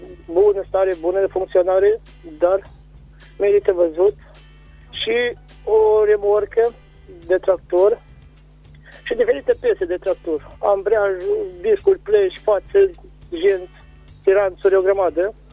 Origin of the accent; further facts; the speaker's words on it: Târnova, Caraș-Severin, Romania; De la Târnova.